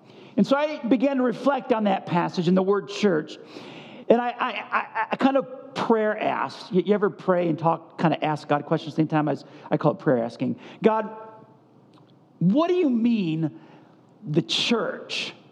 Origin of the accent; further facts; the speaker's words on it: Buffalo, New York, United States; I grew up in Buffalo, New York, 18 winters. Imagine 18 Buffalo winters.